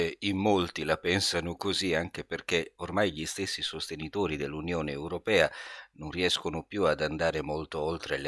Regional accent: Sardinia, Italy; Io sono sardo, per cui non posso esimermi dal farti questa domanda.

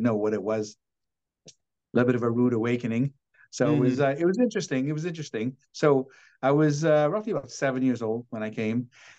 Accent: Guyana; born there; When it started way back when I was back in Guyana, when I was born in British Guyana.

